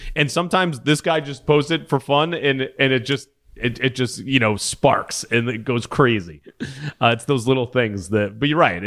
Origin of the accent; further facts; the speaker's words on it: Massachusetts, United States; I'm from Massachusetts, so I have a lot of friends up there.